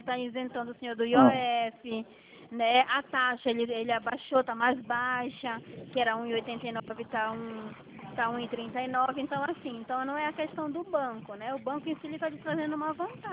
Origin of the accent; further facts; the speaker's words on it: Paraná, Brazil; eu sou aqui do Paraná.